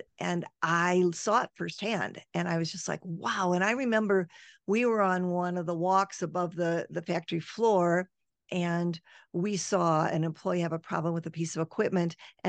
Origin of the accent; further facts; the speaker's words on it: United States; especially when I was overseas working as an American, as a female in heavy industry